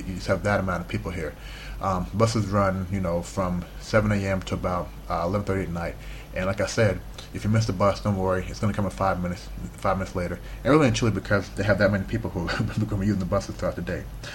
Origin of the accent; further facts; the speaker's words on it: United States; now in China; I grew up in the West, man. I grew up in the U.S. Of course, growing up in the U.S., we feel everyone in the world either speaks English or, damn it, they should speak English, you know?